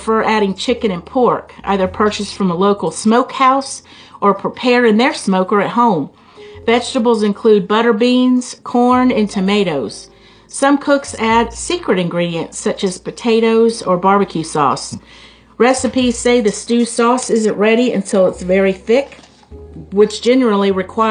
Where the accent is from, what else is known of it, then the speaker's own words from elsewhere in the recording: Florida, United States; So now we're going to go to my home state. This is where I was actually raised, Florida.